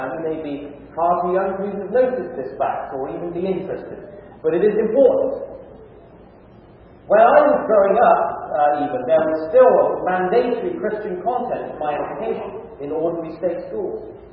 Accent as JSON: {"language": "English", "region": "England", "country": "United Kingdom", "moved": "yes", "said": "When I moved across from England, as you know, we play a lot of soccer in England."}